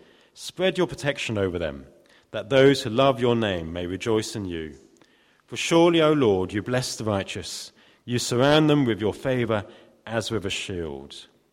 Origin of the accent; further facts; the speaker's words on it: East of England, United Kingdom; I'm from Norfolk. You don't come from Norfolk without a few of these in your car.